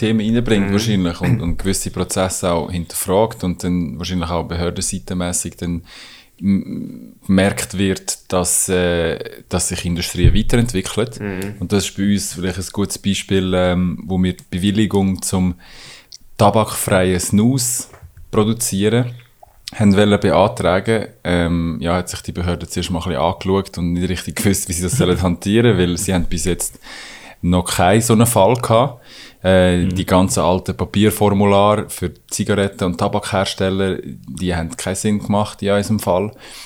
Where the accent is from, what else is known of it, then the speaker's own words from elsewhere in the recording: Switzerland; vergisst man das als Schweizer manchmal ein bisschen